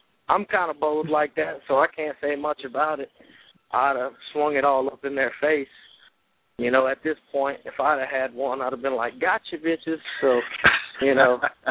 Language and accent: English; the South, United States; I'm from the South, obviously. I'm proud to be from the South.